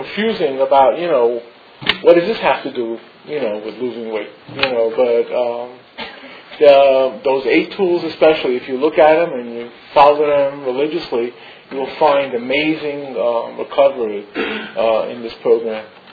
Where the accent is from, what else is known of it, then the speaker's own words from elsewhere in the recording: United States; And as a kid growing up in America, like sometimes I traveled on the train when I got older to high school